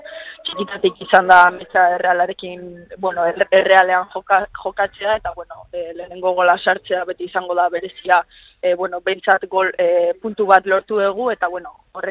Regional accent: San Sebastián, Basque Country, Spain; Donostiarra naiz, etxan bezala sentitzen naiz

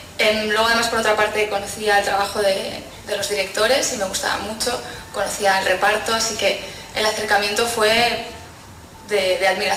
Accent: Barcelona, Catalonia, Spain; yo soy de Barcelona y ver mi ciudad destruida y apocalíptica

